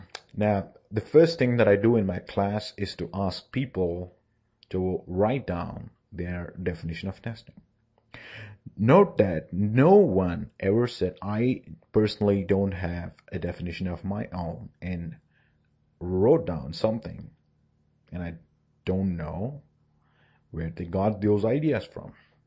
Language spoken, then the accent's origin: English; India; I'm a tester from India.